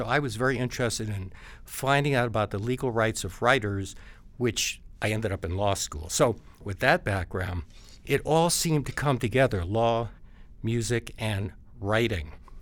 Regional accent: Florida, United States; now in New York City, United States; I grew up in Florida. I moved to New York City to see what I could do as to writing about music.

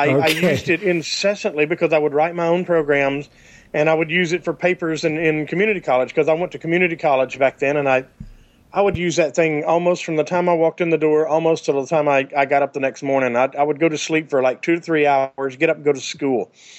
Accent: Gadsden, Alabama, United States; now in Vestavia Hills, United States; I am from Gadsden, Alabama, actually, which is about an hour northeast of here. So Vestavia Hills is where we live.

